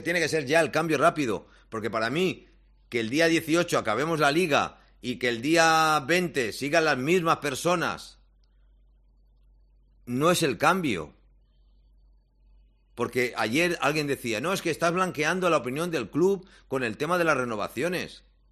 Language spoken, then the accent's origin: Spanish; Barcelona, Catalonia, Spain; born there; tengo un DNI y nací en Barcelona.